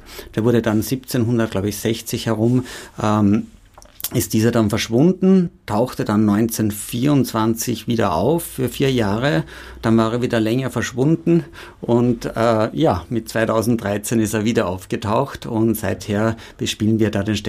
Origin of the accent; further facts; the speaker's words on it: Enns, Upper Austria, Austria; born there; gebürtiger Oberösterreicher aus Enns, in Wien dann studiert